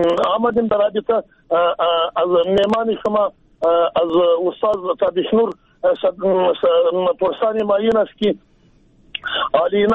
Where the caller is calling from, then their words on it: Jowzjan, Afghanistan; ما قریص پشتون هستم از جوزیان.